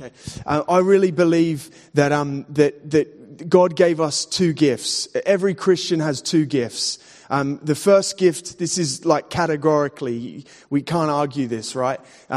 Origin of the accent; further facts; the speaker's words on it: Sydney, New South Wales, Australia; moved away as an adult; I'm actually from Sydney, Australia. Came over here when I was 18, pursuing a football career